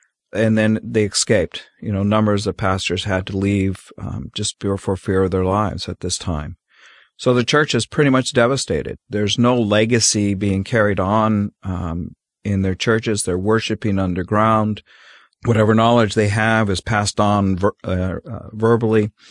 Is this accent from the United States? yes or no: yes; United States; as an American growing up, and you just, you know, it's a foreign situation because we've never really gone through that type of stuff.